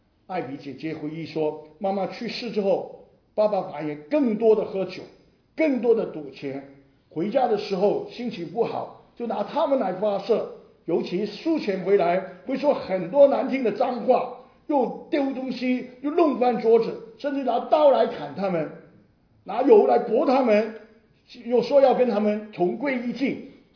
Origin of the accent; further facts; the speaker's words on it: Hong Kong; 我说我是香港来的，